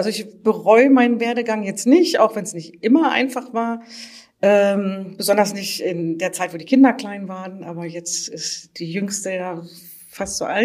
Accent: Oldenburg, Lower Saxony, Germany; born there; über verschiedene Umwege bin ich jetzt in Oldenburg gelandet. Fun Fact nebenher, ich bin auch in Oldenburg geboren, aber nicht da aufgewachsen. Also meine Großmutter kommt daher

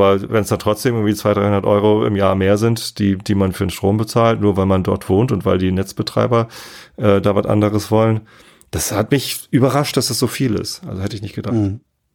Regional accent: Lower Saxony, Germany; also ich bin ja Niedersachse

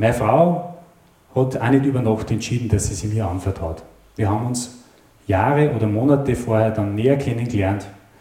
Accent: Upper Austria, Austria; gleich bei uns im Mühlviertel oben.

